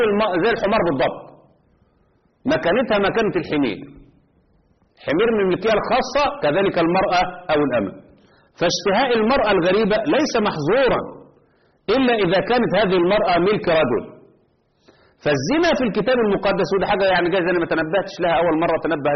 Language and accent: Arabic; Egypt; وخصوصا عندنا في مصر وخدوه